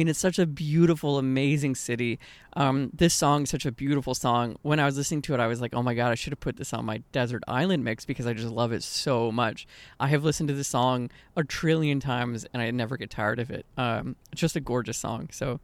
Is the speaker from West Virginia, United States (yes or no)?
no; Austin, Texas, United States; now in California, United States; Like, I again, this was like that reinforcing this idea growing up in Austin. It was like, yeah, Austin, again, cool city looking back.